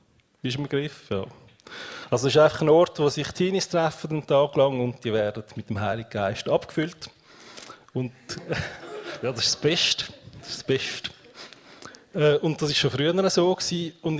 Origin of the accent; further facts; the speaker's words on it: Wetzikon, Zurich, Switzerland; ich bin in Wetzikon aufgewachsen.